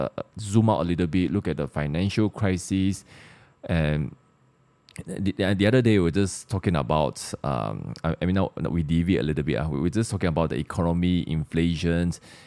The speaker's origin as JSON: {"language": "English", "region": "Sarawak", "country": "Malaysia", "said": "We're both from Sarawak. The official language of Sarawak is English."}